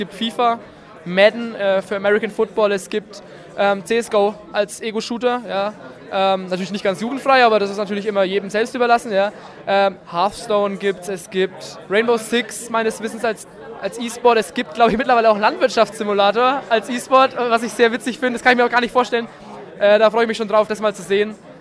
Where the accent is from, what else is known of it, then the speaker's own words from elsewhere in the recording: Puschendorf, Bavaria, Germany; Also ich bin aus Puschendorf ursprünglich